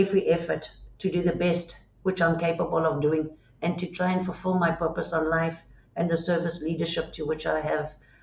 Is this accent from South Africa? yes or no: yes; South Africa; born there; So I was born in South Africa. I went overseas just to gain experience and I returned to Africa.